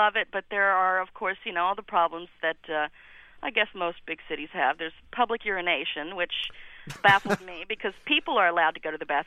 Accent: Norfolk, Virginia, United States; now in New York City, United States; I'm from Norfolk, Virginia, and I've been living in New York City for the past 5 weeks.

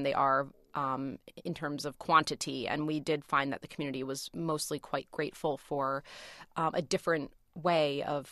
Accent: Philadelphia, Pennsylvania, United States; But basically, I was born and raised in West Philly, which is a combination of a lot of hippies. My parents frequented a commune there.

